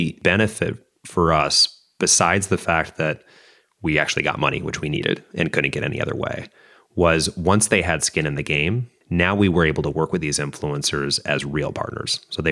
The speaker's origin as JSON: {"language": "English", "region": "Midwest", "country": "United States", "tie": "born or raised there", "said": "I grew up middle class in the Midwest and I saw how hard it was."}